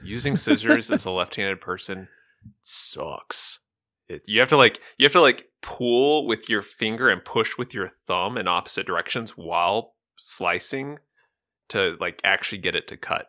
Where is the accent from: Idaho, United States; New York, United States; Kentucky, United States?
Kentucky, United States; I'm originally from Kentucky, and so one of our favorite lines of Cletus that we say back and forth constantly is